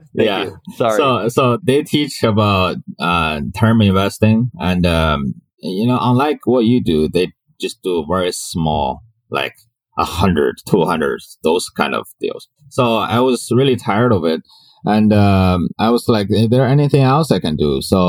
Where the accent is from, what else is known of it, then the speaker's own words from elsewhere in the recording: China; English is a second language; moved away as an adult; now in Hawaii, United States; I came from China about 12 years ago. When I came here, I became homeless